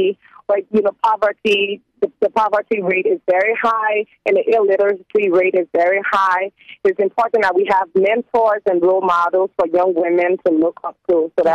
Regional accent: Liberia; is the short form of my Fele name. I'm from the Fele ethnic group. And it's the largest ethnic group in Liberia

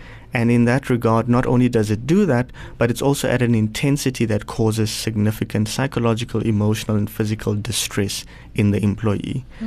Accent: Polokwane, Limpopo, South Africa; I grew up in Polokwane, so just outside of Polokwane in a township known as Sisho. Mm-hmm. My mother's from Ramanyaka, which is a township just out of Burgersfort, and I am from a biracial background. So essentially, my mother's a Pedi woman, exclusively Christian family

